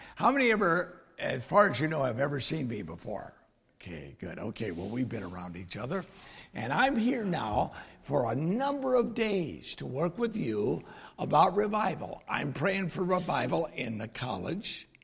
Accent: Michigan, United States; also born or lived in Richmond, Virginia; When he was at the Richmond office, I was born in Richmond, Virginia. I had a pastor in Virginia, I think was trying to clear the air so that people would listen to me, who let me know that even though I was from Michigan

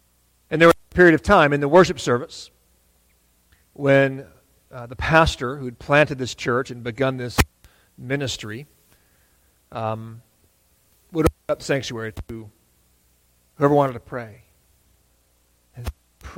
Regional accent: San Diego, California, United States; I'm from the beach. I grew up in San Diego, where it's beautiful one day and perfect the next.

